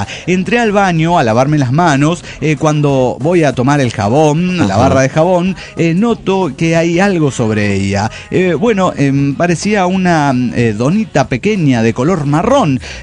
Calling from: León, Guanajuato, Mexico; Soy el autista de León, Guanajuato, México.

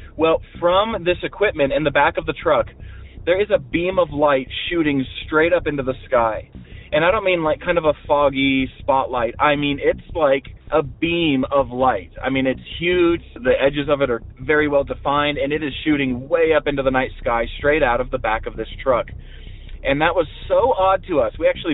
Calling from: Montana, United States; I'm calling you from Montana.

